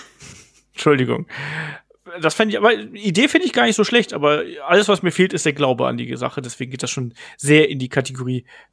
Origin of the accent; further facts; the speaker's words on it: Baden-Württemberg, Germany; Ich bin Schwabe.